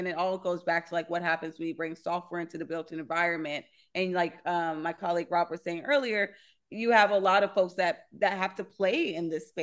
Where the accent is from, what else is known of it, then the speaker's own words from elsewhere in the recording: Los Angeles, California, United States; I'm from South Central Los Angeles, still live in South Central Los Angeles.